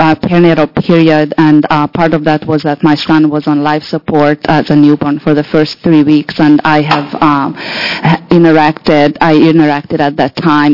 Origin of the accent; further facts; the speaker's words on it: Corvallis, Oregon, United States; I am from Corvallis, and I am a little nervous.